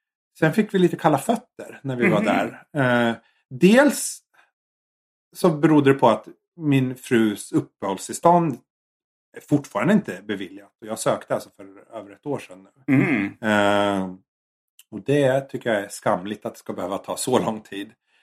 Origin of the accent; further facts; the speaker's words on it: Sweden; moved away as an adult; för ett år sedan, ganska exakt, var jag faktiskt hemma i Sverige.